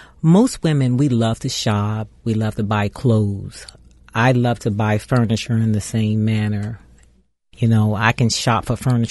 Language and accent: English; Maryland, United States; So I wanted to give back to my community, being that I'm from Prince George's County. I've graduated from school here, and I just wanted to give back.